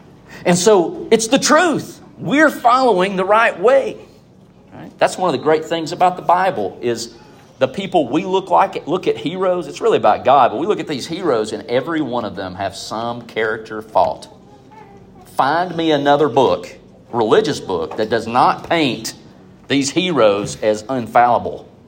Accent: United States; Because number one, I'm an American, Philippians 2, 14 through 15, right?

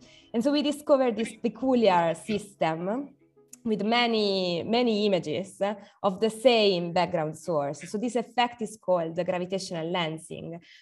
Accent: Perugia, Umbria, Italy; also born or lived in Bologna / Netherlands; I grew up in Perugia, so I come from the very center of Italy, and then I moved around, passing from Bologna, then moving to the Netherlands, and then coming back to Italy in 2019.

